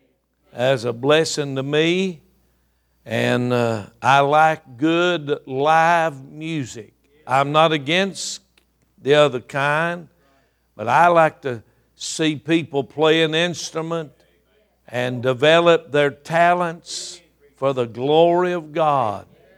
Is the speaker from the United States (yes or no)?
yes; Taylorsville, North Carolina, United States; Contrary to popular opinion, I am not from South Carolina. I am a Tar Heel bred and born. And I have been born and raised in a little town called Taylorsville, North Carolina.